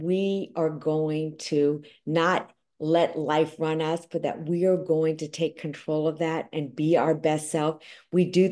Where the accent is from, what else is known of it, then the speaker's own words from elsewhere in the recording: New York City, New York, United States; You walk down the streets, we're both from New York, walk down the streets, don't smile at them because they might get you.